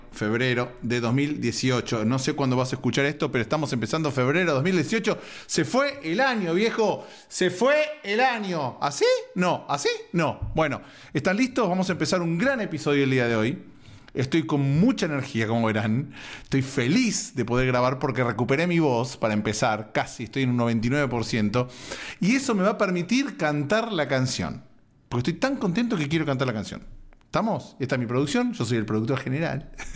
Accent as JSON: {"language": "Spanish", "country": "Argentina", "moved": "yes", "lives_now": "United States", "said": "hace un día se cumplieron 4 años desde que nos vinimos desde Argentina acá a Estados Unidos en esta aventura que estamos viviendo"}